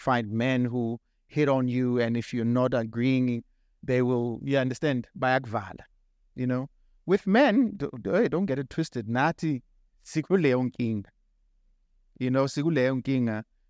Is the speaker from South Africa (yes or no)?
yes; Soshanguve, Gauteng, South Africa; because I'm from Soshanguve.